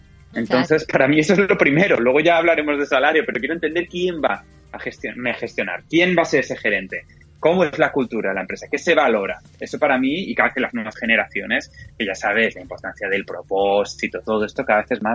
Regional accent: Madrid, Community of Madrid, Spain; also born or lived in London; Estaba en Dublín, en Irlanda, y vine, y es donde estoy los últimos 4 horas y media, pero bueno, como habréis notado fácilmente, soy español de Madrid, exacto.

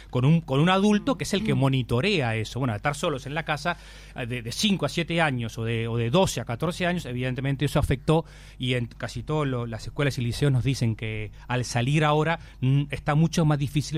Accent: Uruguay; Soy uruguayo y me quiero, soy de Las Cano.

